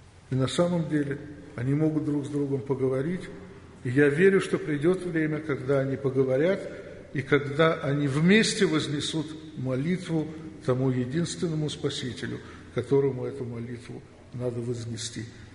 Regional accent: Ukraine; born there; also born or lived in Moscow; Родился я на Украине, прожил большую часть жизни в Москве.

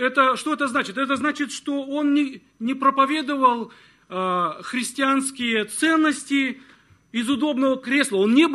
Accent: Arkhangelsk, Arkhangelsk Oblast, Russia; born there; я сам родился в Архангельске, это северные ворота, говорят, нашей страны, да, город 600 тысяч

